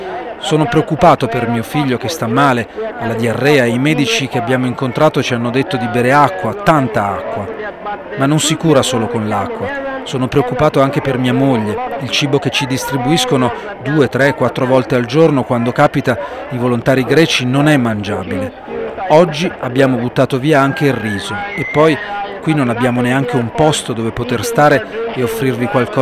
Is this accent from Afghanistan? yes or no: yes; Afghanistan; Italian is a second language; moved away; Dall'Afghanistan siamo dovuti scappare. Io sono a Zara, che se sapete qualche cosa del mio paese è un'etnia perseguitata.